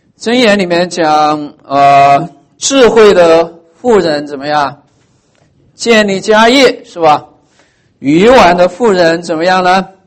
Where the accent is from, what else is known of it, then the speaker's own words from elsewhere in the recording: China; now in United States; 我们从中国来到美国，